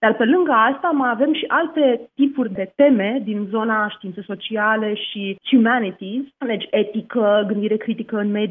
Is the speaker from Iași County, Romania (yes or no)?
yes; Iași, Iași County, Romania; also born or lived in London; now in Glasgow, United Kingdom; eu sunt din Iași.